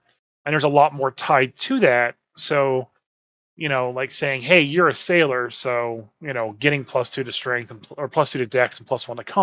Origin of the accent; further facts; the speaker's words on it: Alabama, United States; I'm from Alabama.